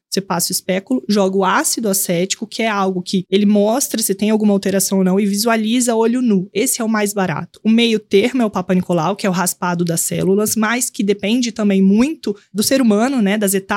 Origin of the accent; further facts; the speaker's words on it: Espírito Santo, Brazil; now in São Paulo, Brazil; Então, eu sou capixaba, né? Fiz medicina no estado do Espírito Santo, comecei a atuar lá e a viver a realidade na saúde da mulher lá. Vim para São Paulo